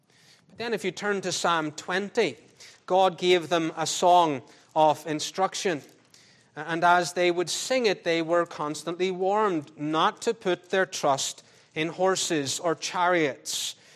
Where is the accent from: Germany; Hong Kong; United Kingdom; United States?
United Kingdom; I, as a British person